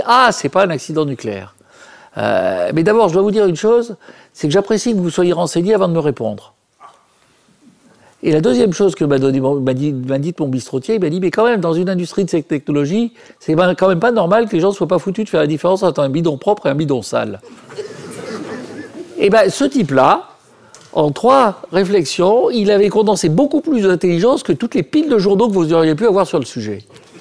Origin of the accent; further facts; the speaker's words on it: Auvergne-Rhône-Alpes, France; born there; je suis Auvergnat de naissance